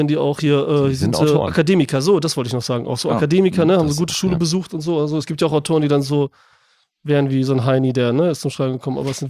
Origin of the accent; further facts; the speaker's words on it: Germany; Und ich bin ja Deutscher, ich bin ja hier aufgewachsen, ne? Mehr oder weniger.